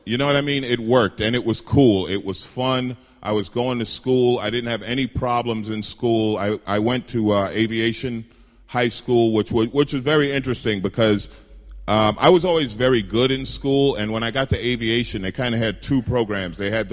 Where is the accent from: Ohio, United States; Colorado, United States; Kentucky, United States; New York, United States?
New York, United States; I actually grew up here in New York. I grew up in Queens, so kind of home for the holidays and everything.